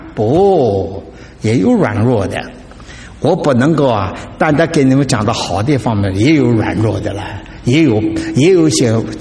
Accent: China; 你知道我们中国人最好的瓷器是金德镇

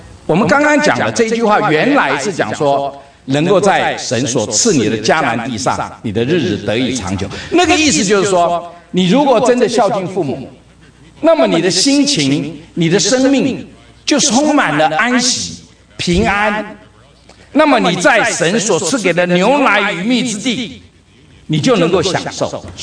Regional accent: United States; 像我们美国人养狗的不多

